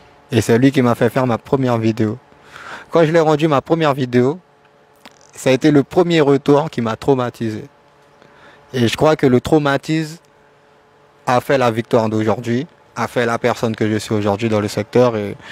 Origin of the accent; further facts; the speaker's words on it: Cayenne, French Guiana, France; Oui, je viens de Cayenne, mais j'aime découvrir l'intérieur de la Guyane qui est magnifique pour un Cayennais comme vous, comme moi, quand on est sur Cayenne la majorité du temps